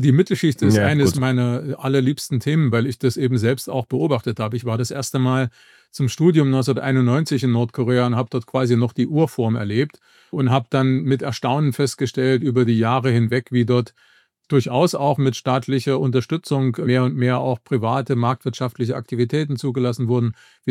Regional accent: East Germany, Germany; Also ich bin selber aus der DDR, war 21. zum Zeitpunkt der Wiedervereinigung

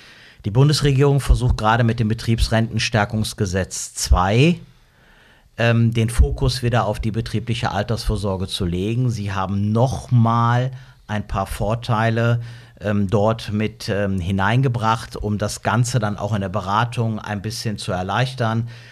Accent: Rhineland, Germany; so als Rheinländer

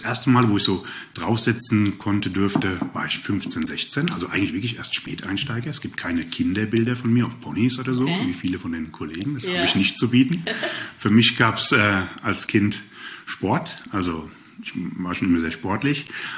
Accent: Hesse, Germany; moved away; Und aber ursprünglich komme ich aus dem Rhein-Main-Gebiet, also ich bin Hesse und seit knapp 30 Jahren bei den Schwaben

